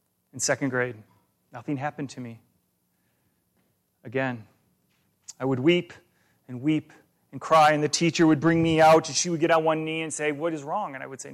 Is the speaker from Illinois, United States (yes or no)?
yes; Illinois, United States; I grew up in Northern Illinois. I was not a Cubs fan, and I was not a Packers or a Chicago fan, just so you know. So don't take my head off because I lived in Illinois. But I grew up in Illinois, grew up in a good home.